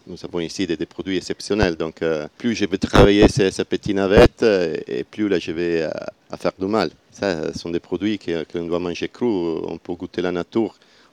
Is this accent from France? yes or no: no; Venice, Veneto, Italy; French is a second language; De Venise.